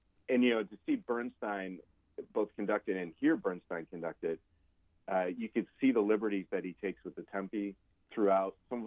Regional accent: Syracuse, New York, United States; I lived at home for a couple years during college, and since I grew up in Syracuse and I went to the university

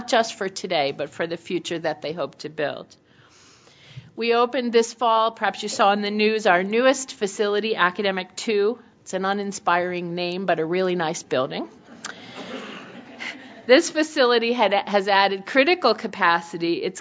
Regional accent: Albany, New York, United States; It's just been an amazing welcome and has reminded me of my time growing up in Albany, the warmth of the people I knew in upstate New York

